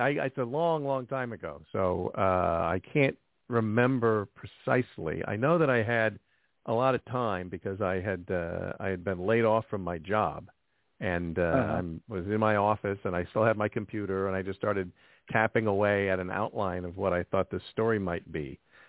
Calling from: New Jersey, United States; Calling in from my home office in Central New Jersey.

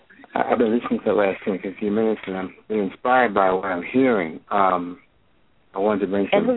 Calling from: Maryland, United States; And I'm calling from Maryland

